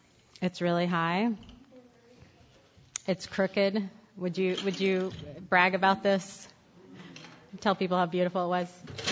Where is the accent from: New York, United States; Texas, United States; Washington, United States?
Texas, United States; I had to throw that in because I'm a Texan.